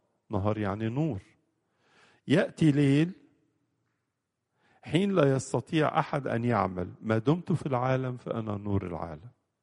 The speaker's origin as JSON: {"language": "Arabic", "country": "Egypt", "said": "واحد يقول من أورشليم، واحد يقول عندنا في مصر لما جه ماري مرقس."}